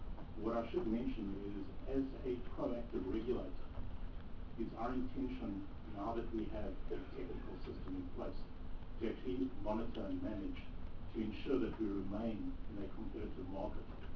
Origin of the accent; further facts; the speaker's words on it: South Africa; as a South African, I'll be very proud to have colleagues, friends from around the world attending